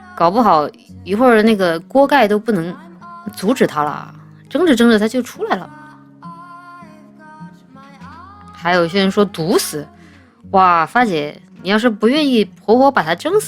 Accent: Chongqing, China; 就是我是重庆人嘛，然后重庆最出名的美食是火锅

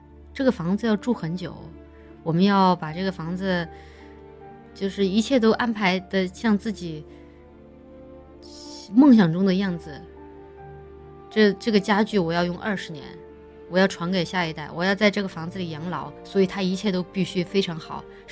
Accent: Chongqing, China; 如果你在我们家乡重庆的话，就是经济适用房

